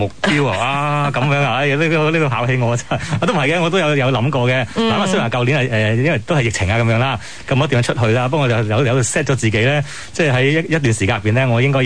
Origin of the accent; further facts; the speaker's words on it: China; 因为我哋都系中国人啊嘛